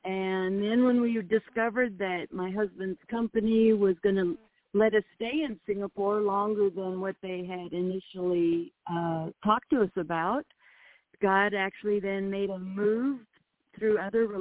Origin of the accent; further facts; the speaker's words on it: Utah, United States; moved away; also born or lived in Tulsa, Oklahoma; so growing up in Utah, I actually moved to Tulsa, Oklahoma in 1982.